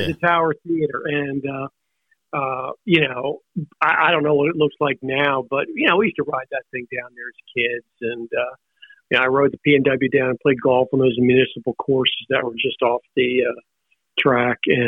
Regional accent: Havertown, Pennsylvania, United States; Ah, that's hilarious. I grew up in Philly in Havertown.

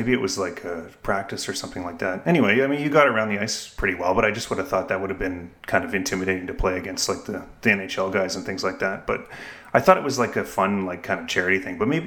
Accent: Kamloops, British Columbia, Canada; I grew up in Kamloops, BC

